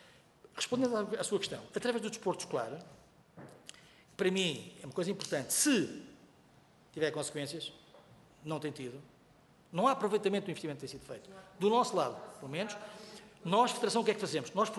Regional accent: Leiria, Portugal; Eu sou de Leiria, tenho gozo nisso

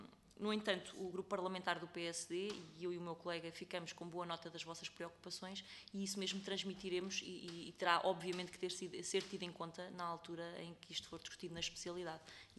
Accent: Centro, Portugal; faço na qualidade de nascida e criada no Distrito da Guarda

